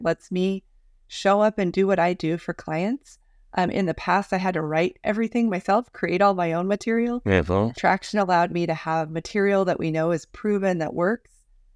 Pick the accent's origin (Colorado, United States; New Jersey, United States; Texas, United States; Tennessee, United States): Colorado, United States; Del Norte; So I grew up in small town Colorado, Del Norte, which is southern Colorado, about 1,800 people.